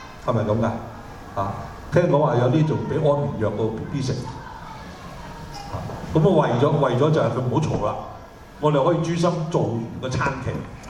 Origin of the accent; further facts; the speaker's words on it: Hong Kong; 我哋一講我們是香港來的